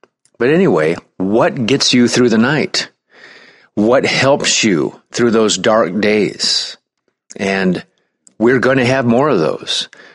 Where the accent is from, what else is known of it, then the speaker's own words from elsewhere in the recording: Omaha, Nebraska, United States; I'm so mad at my mother and father for having me born and raised in Omaha, Nebraska with an awful public school